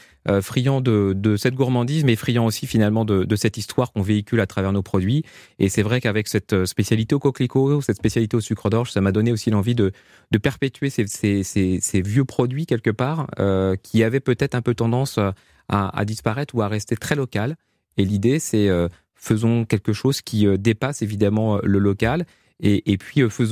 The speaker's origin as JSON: {"language": "French", "region": "Île-de-France", "country": "France", "tie": "born there", "said": "moi, je suis né en Seine-et-Marne, d'une vieille famille de Seine-et-Marne depuis plus de 300 ans."}